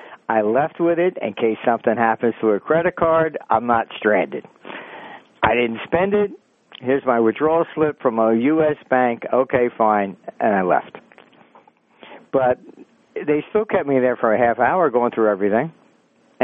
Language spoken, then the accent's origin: English; United States; Look, I'm not British. I'm American.